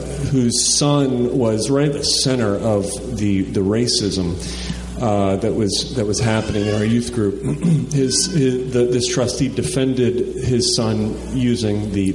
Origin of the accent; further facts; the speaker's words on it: Akron, Ohio, United States; also born or lived in Maryland; I was a youth pastor for 5 years over on the eastern shore of Maryland. I'm from Akron, Ohio, originally, but ended up over there.